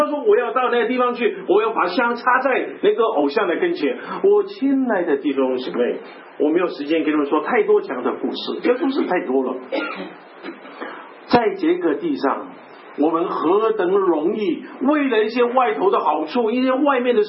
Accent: Hong Kong; 我从香港来，你知道香港每年过年的时候有个特别的景象

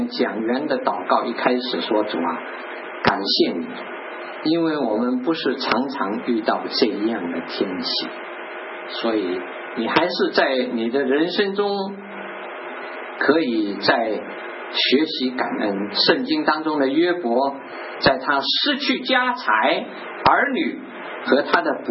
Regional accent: China; now in North America; 所谓我们中国人说啊，不打不成才。当然现在我们在啊北美啊

